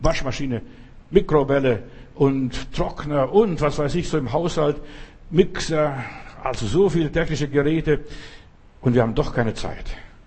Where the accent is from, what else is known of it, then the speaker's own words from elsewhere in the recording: Berlin, Germany; Wir wissen ja als Berliner sehr gut, was mal hier 1948 bis 1949 war